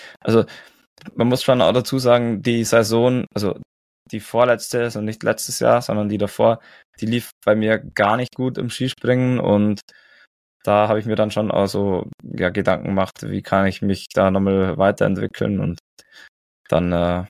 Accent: Oberstdorf, Bavaria, Germany; ich bin einfach daheim in Oberstdorf aufgewachsen

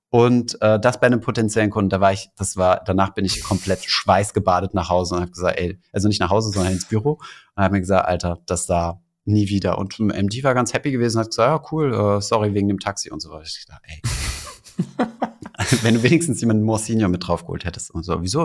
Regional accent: Saarland, Germany; Ja, stimmt, ja. Das Saarländer ist

